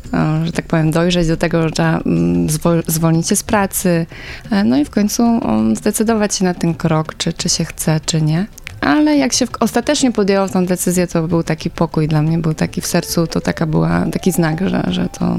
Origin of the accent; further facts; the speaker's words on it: Buk, Greater Poland Voivodeship, Poland; bo pochodzę z Buku pod Poznaniem.